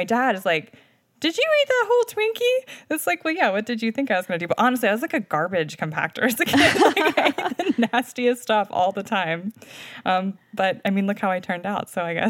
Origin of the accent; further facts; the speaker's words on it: Delmarva Peninsula, United States; Yeah, so I grew up on the Delmarva Peninsula around a lot of chicken farms.